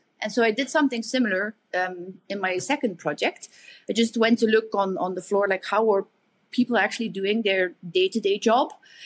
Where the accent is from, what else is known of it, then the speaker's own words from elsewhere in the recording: Belgium; For the viewers there, I'm from Belgium.